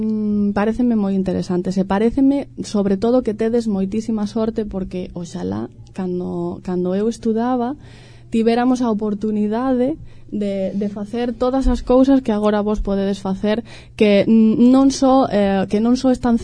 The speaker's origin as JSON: {"language": "Galician", "town": "Monforte de Lemos", "region": "Galicia", "country": "Spain", "said": "son de aquí de Monforte, de Carut, concretamente."}